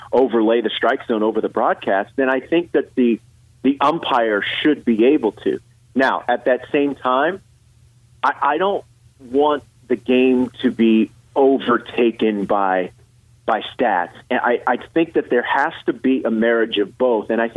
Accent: Houston, Texas, United States; I remember, look, I grew up in the 70s, and, you know, growing up in Houston, at the time, the Astros were a National League city.

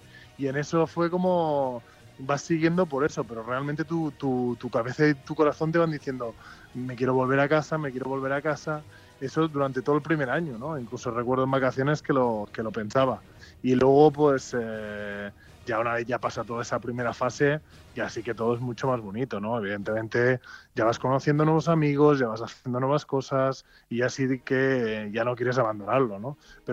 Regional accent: Palafrugell, Catalonia, Spain; el deporte, digamos, del colegio, del Prats de la Carrera, donde me crié en Palafrugell.

